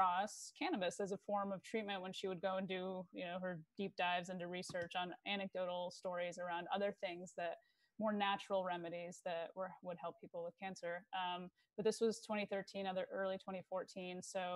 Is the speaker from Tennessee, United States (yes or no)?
no; Ohio, United States; I grew up in Ohio and my mom kept trying to find alternative treatments to make him more comfortable